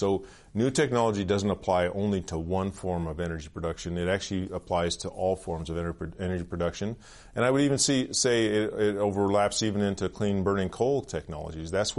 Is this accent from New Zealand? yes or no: no; Canada; as a Canadian, I'm very proud of the overall track record of this country on the environment